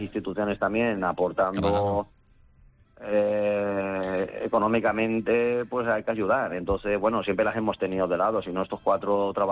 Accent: Valencia, Valencian Community, Spain; now in Huelva, Spain; sabéis que yo soy de Valencia, que no soy de Huelva, aunque llevo 32 años aquí.

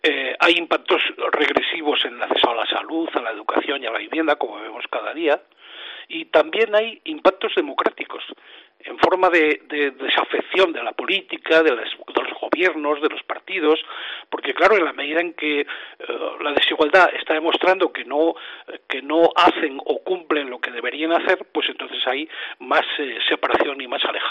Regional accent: Logroño, La Rioja, Spain; ya sabes que yo soy de Logroño, ¿no?

